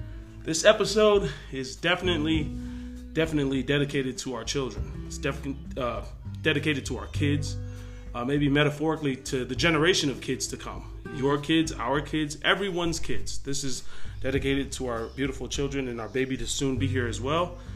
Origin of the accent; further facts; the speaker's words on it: United States; We're just two Tongan kids growing up in America.